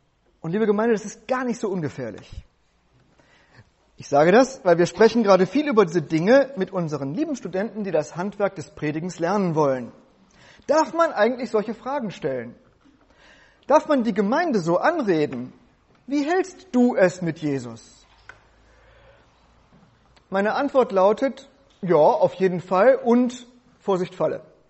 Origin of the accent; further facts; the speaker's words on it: North Rhine-Westphalia, Germany; denn bei uns in Westfalen heißt es, wenn die Großmutter das Enkelkind zu sich ruft: Komm mal bei die Oma.